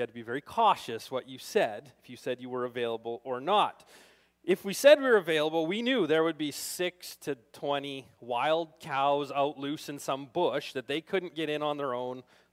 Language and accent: English; Daysland, Alberta, Canada; We grew up in Daysland on a grain farm, and we're cowboys, like the real kind, I guess.